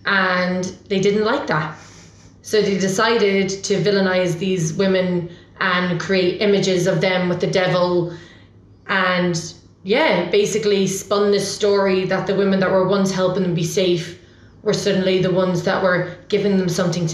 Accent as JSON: {"language": "English", "country": "Ireland", "moved": "yes", "lives_now": "United Kingdom", "said": "I'm originally from Ireland. I've lived in Scotland for just under 15 years. Which is why my accent's probably a little bit diluted."}